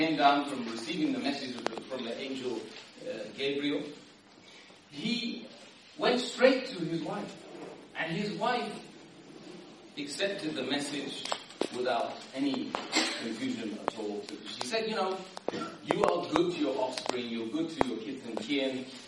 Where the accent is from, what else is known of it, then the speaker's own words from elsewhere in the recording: Ireland; Being Irish, I don't know why he's like this. Give me an Irish name, I'll remember it. Donegal, no problem.